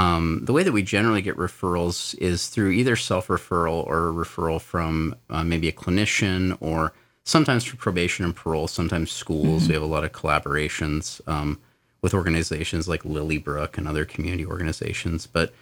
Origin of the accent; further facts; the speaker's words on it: Sandpoint, Idaho, United States; I grew up here in Sandpoint. I graduated from Lake Pondere High School in 2002